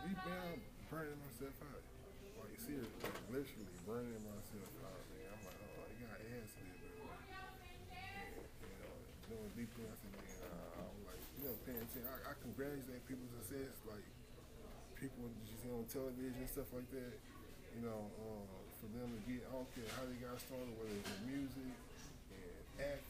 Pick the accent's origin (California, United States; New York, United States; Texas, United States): Texas, United States; Houston; I'm from Houston.